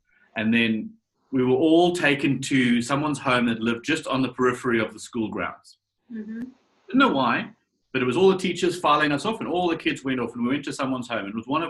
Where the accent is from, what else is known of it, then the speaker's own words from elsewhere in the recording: South Africa; moved away as an adult; now in Australia; South African originally, and then immigrated to Australia about 6 years ago. It'll be 6 years in January.